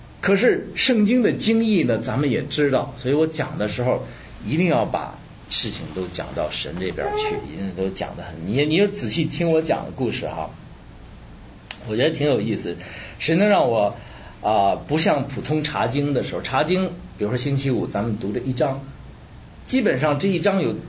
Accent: Beijing, China; 我是北京人特贫怎么办

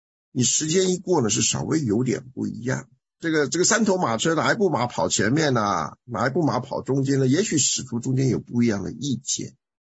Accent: China; 因为我们中国人的习惯呢是很喜欢在一些小事上较真啊。

